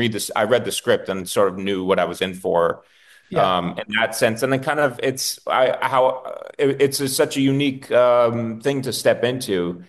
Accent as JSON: {"language": "English", "country": "United States", "said": "I think, especially as an American, doesn't happen that often."}